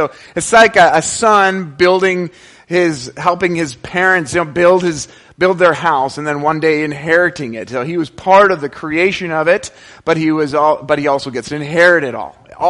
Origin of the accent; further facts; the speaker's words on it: Canada; Now, I want to share with you a concept that I understand more as a Canadian, and so I want to share that with you.